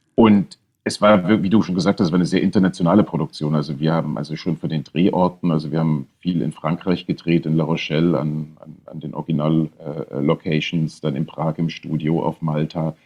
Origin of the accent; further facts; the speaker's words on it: East Germany, Germany; Ich bin ja in der DDR aufgewachsen und habe das immer, war immer sehr stark in dem Bewusstsein, dass wir aus dem Land nicht rausgekommen sind und nicht reisen durften, wo wir hin wollten.